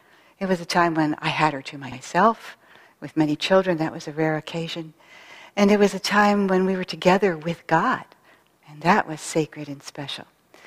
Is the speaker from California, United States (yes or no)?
yes; San Francisco, California, United States; I had had no experience of that kind of poverty growing up in San Francisco in a well-to-do family.